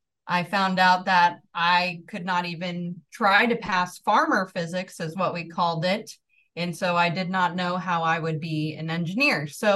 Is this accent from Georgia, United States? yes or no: yes; Georgia, United States; accent: Midwestern; I grew up in North Georgia, so Northeast Georgia. You can hear that I do not have a Southern accent.